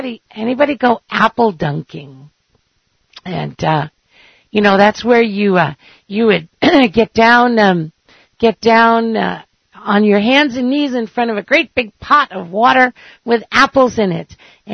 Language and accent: English; New England, United States; I grew up in New England, so Halloween was always pretty darn cold.